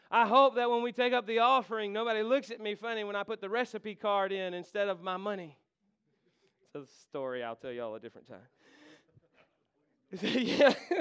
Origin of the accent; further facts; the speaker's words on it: United States; I'm from Warren County, man. It works down there. Or up there, actually.